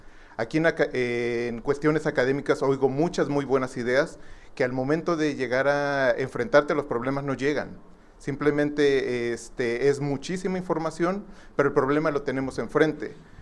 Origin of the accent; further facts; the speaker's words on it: Mexico City, Mexico; yo vengo de la Ciudad de México